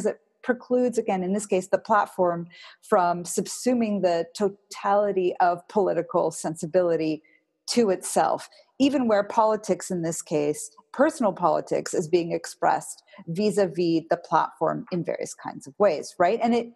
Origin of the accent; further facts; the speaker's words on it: Vancouver, British Columbia, Canada; I'm originally from Vancouver, where Uber does not yet operate.